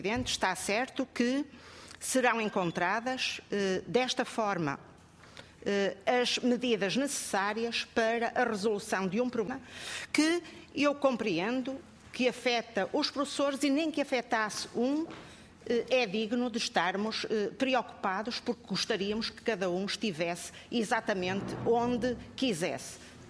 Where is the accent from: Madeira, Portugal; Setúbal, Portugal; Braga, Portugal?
Braga, Portugal; moved away as an adult; now in Lisbon, Portugal; Eu própria, docente há 40 anos, em 1980 fui colocada aqui em Lisboa e sou do Distrito de Braga.